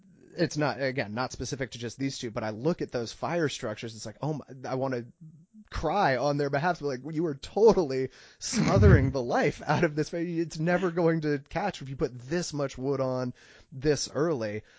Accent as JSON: {"language": "English", "region": "Maine", "country": "United States", "tie": "born or raised there", "said": "But as you know, Dom, I grew up in Maine. I grew up with a wood stove."}